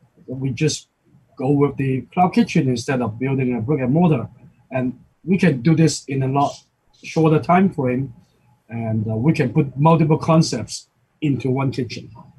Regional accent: Hong Kong; English is a second language; now in Houston, United States; I grew up in Hong Kong. I mean, or even when I was in Beijing, I've never seen a bun until I come to Houston.

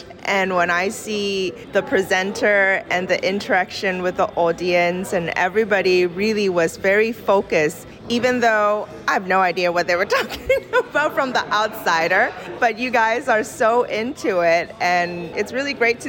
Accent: Hong Kong; I'm from Hong Kong.

